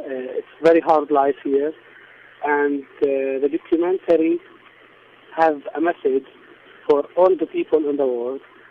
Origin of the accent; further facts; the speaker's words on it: Palestine; English is a second language; I am the one from the Palestinian people who love the peace and want to live with the Israeli people in the peace, but with our land. We cannot leave this land by any way.